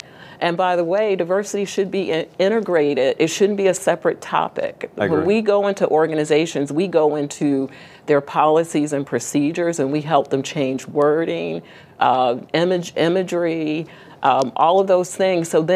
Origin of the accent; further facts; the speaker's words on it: Brooklyn, New York, United States; I grew up in New York, but we grew up in different parts of New York. He's in Long Island. I was Brooklyn.